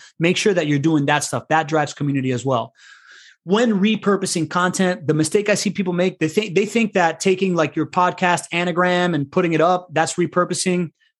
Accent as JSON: {"language": "English", "town": "Miami", "region": "Florida", "country": "United States", "tie": "born or raised there", "said": "I grew up in Miami. I know the value of a velvet rope."}